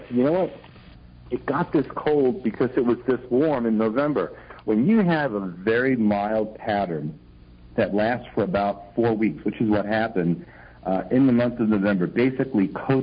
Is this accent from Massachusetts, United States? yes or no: no; New York City, New York, United States; because I grew up in New York City, there wasn't much snow even when it did snow.